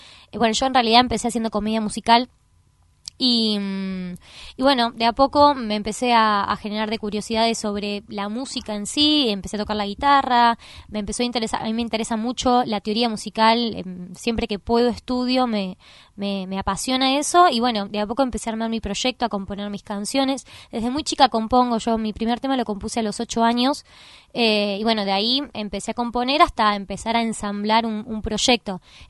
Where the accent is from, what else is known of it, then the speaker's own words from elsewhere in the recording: La Plata, Buenos Aires Province, Argentina; yo soy de La Plata de toda la vida y empecé a dedicar a la música desde muy chica